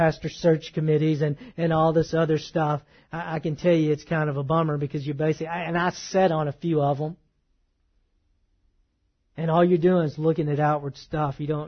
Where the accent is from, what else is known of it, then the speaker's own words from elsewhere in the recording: the South, United States; I am a Southerner and I like the fact that I am a Southerner, by the way.